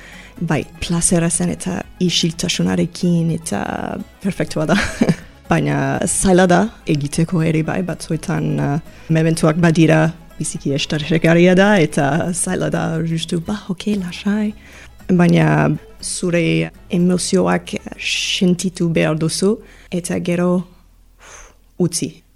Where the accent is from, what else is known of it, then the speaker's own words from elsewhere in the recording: Toronto, Ontario, Canada; Basque is a second language; moved away as an adult; now in Bayonne, France; Eta okina naiz, hemen Baionan. Eta bai. Toronton sortu nintzen. Toronto, Kanadako hiri handiena da. Handia da. 3 milioi biztanle badira, beraz niretzat Euskal Herrira etorri pixkat bitxia izan zen, bai, lehenago. Orain normala da.